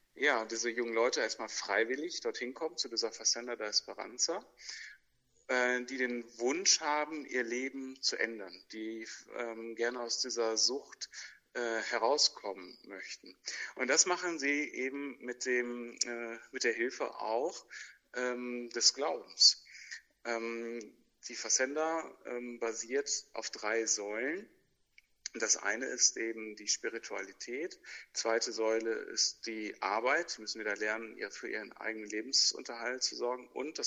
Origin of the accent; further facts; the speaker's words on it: Oberntudorf, North Rhine-Westphalia, Germany; also born or lived in Paderborn; ich komme ganz aus der Nähe, und zwar aus Oberntudorf. Geboren bin ich aber direkt in Paderborn im Brüderkrankenhaus und bin in Paderborn auch zur Schule gegangen. Ich war auf dem Reißmann-Gymnasium.